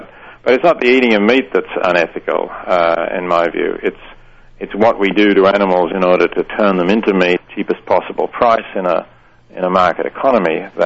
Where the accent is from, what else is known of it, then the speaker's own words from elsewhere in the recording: Victoria, Australia; I mean, I'm from Australia. In fact, I'm from the other Victoria, the state of Victoria.